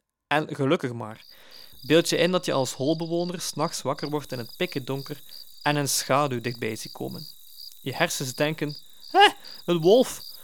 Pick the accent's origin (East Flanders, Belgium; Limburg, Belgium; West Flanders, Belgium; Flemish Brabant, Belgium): West Flanders, Belgium; Koksijde; ik ben afkomstig van Kokseide